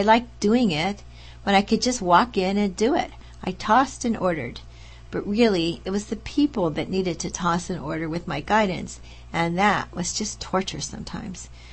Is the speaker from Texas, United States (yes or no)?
no; State College, Pennsylvania, United States; also born or lived in California; at my hometown of State College, Penn State, I also had gotten a 2-year AA degree while in California.